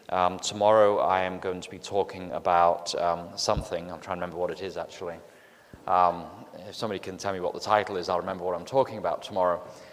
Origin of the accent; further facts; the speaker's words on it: England, United Kingdom; And I say, "Well, actually, I was raised in England,"